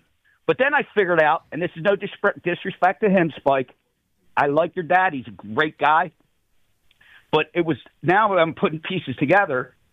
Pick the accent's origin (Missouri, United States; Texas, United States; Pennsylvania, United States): Pennsylvania, United States; Philadelphia; I'm born and raised in Richmond, Allegheny, Port Richmond, with three brothers in a row home and a single bedroom and two bedroom house.